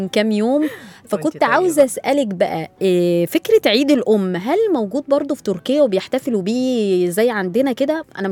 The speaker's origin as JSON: {"language": "Arabic", "country": "Egypt", "said": "نفس الفكرة اللي عندنا في مصر"}